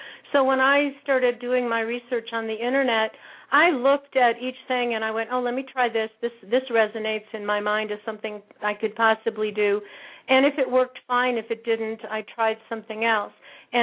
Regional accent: Cleveland, Ohio, United States; I grew up in Cleveland, Ohio, a suburb of Cleveland, Ohio, lived here my entire life.

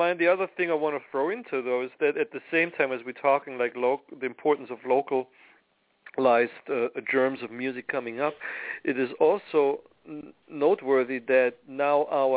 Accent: Munich, Bavaria, Germany; I mean, I grew up in Munich, Germany, so if there was a cool station

